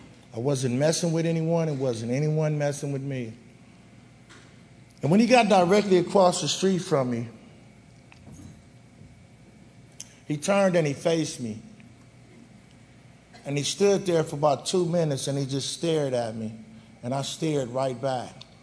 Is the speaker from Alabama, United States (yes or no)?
no; Watts, California, United States; I was born in Watts. I lived in Watts. I got loaded in Watts. I gangbanged in Watts.